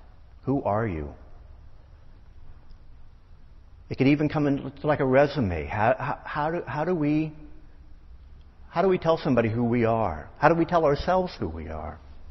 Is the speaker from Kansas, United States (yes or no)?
yes; Salina, Kansas, United States; I was certainly aware of it when I'd go back to my home state in Kansas. And I went back to my hometown and showed it in Salina, Kansas.